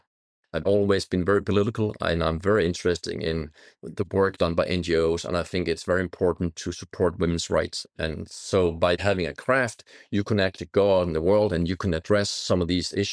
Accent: Denmark; now in United States; And since I'm from Denmark, I grew up with seasons and I really appreciate that also as a photographer.

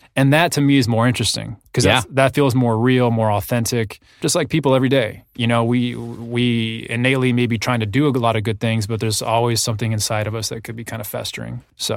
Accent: Arizona, United States; I mean, Arizona is obviously very different than Los Angeles. It's not an entertainment town.

